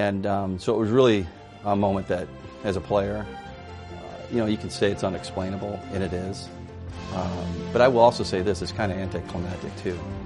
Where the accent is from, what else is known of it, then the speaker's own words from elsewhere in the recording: Chicago, Illinois, United States; here I am in Chicago, which is my hometown.